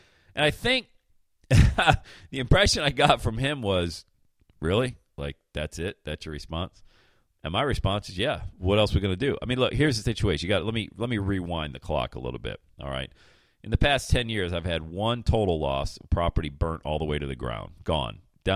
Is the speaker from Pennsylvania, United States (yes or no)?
yes; Pennsylvania, United States; now in Ohio, United States; I own rental properties 500 miles away in Pennsylvania. My hometown, I've talked about it 1,000 times, okay?